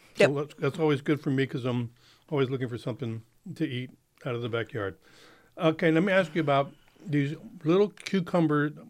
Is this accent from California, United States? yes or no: no; San Antonio, Texas, United States; And I would see them when I was a kid growing up in San Antonio as well.